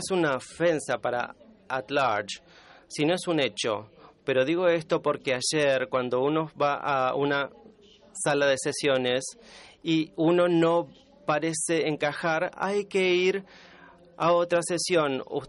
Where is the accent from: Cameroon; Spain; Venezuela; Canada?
Canada; Soy canadiense, soy jubilado en una carrera de desarrollo internacional.